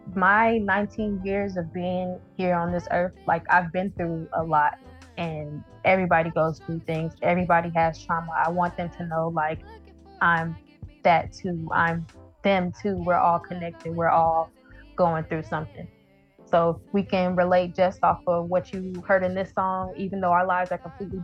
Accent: Decatur, United States; Growing up in Decatur, you see a lot of kids going missing and childhood friends going missing and people just disappearing.

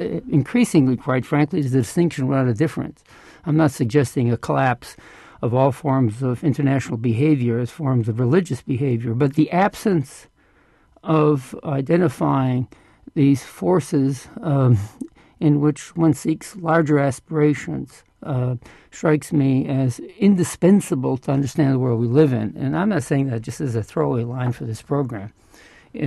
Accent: Chicago, Illinois, United States; Well, in Chicago.

